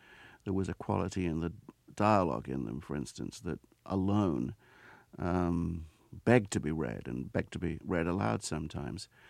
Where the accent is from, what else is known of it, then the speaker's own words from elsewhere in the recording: England, United Kingdom; I mean, I was born and raised in England, and for a large part of my life, America and Hollywood were literally places that existed on a screen.